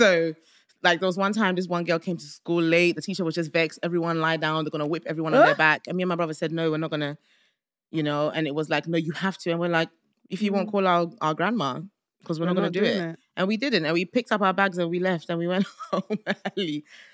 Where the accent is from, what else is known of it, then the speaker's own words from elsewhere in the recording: London, United Kingdom; Yes, I was born here. I was born in North London, Hackney.